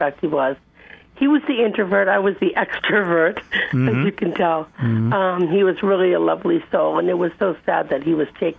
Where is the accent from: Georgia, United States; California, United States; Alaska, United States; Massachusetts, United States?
Massachusetts, United States; Boston; I grew up in East Coast in Boston, Massachusetts, and I lived in a bucolic community.